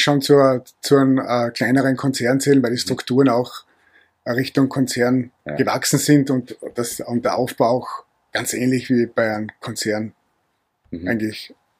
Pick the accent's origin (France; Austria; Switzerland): Austria; born there; bin gebürtiger Österreicher.